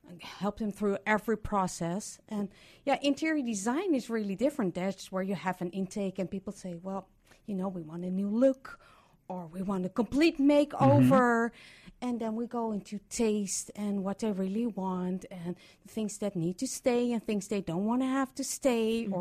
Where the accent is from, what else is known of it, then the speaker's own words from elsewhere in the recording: Amsterdam, North Holland, Netherlands; So originally I'm from Amsterdam